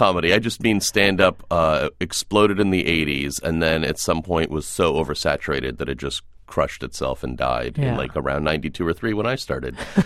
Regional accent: Boston, Massachusetts, United States; We're both from Boston. So we've always wanted to do it here.

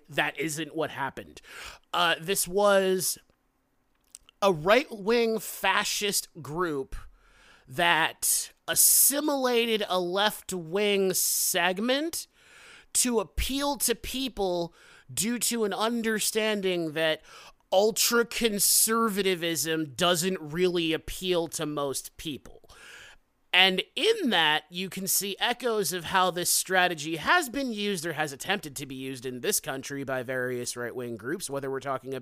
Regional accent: United States; I think that as an American, the Nazis are sort of prevalent in our historical narrative

